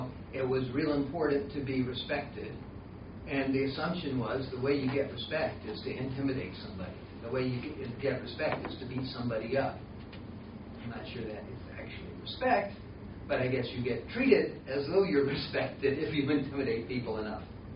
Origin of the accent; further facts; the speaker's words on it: Deep South, United States; You know, I grew up in the Deep South, and where we lived, you know, it was the norm was if you're friends with somebody, you just drop by unannounced.